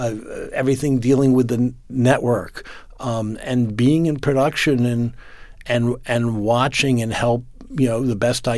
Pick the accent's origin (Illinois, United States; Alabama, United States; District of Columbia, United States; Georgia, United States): District of Columbia, United States; Washington; I grew up in Washington, long before obviously I was a journalist or writing about politics